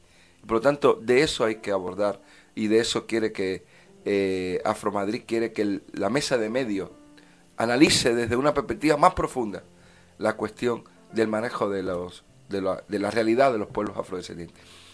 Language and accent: Spanish; Cuba; soy muy cubano